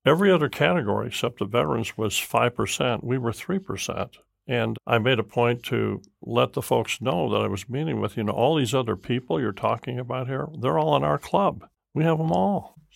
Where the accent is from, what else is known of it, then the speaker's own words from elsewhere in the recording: Sullivan, Illinois, United States; All across America are these flyover towns, towns like where I grew up in Sullivan, Illinois.